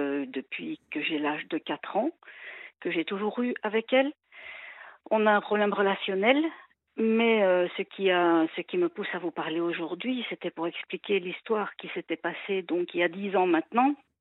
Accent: Belgium; parce qu'à l'époque je vivais en Belgique, je suis belge à la base.

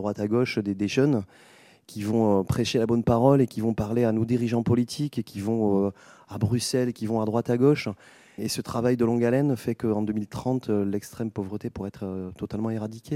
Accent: Argelès-sur-Mer, Occitanie, France; dans le sud, chez moi, à Argelès-sur-Mer

